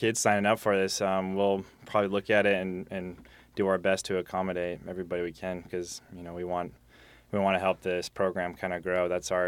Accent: Seattle, Washington, United States; I'm from Seattle, Washington, so I'm a Northwest native, so this weather here and the whole green and the wet is home to me

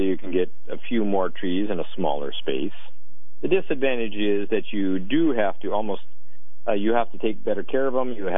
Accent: Midwest, United States; I mean, basically, I grew up back in the Midwest climbing some of these trees.

